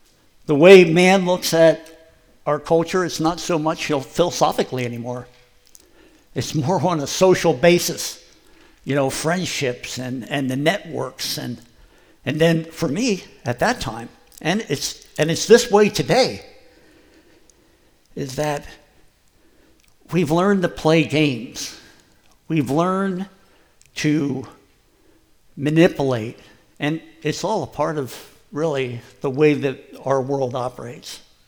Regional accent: East Coast, United States; I'm from the East Coast

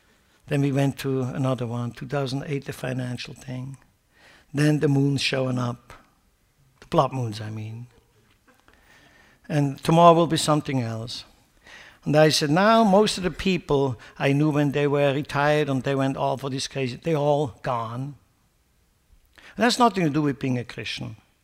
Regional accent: Switzerland; English is a second language; Let me tell you something. I grew up in Switzerland. They came out of the Second World War.

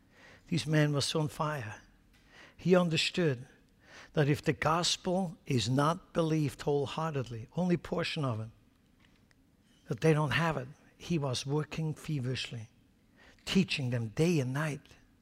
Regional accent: Switzerland; accent: Swiss; English is a second language; I will always keep my Swiss accent.

